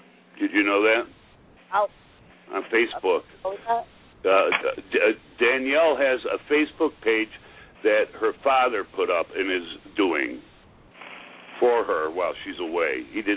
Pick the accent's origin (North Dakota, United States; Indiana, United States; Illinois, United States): Illinois, United States; Chicago; I'm from Chicago.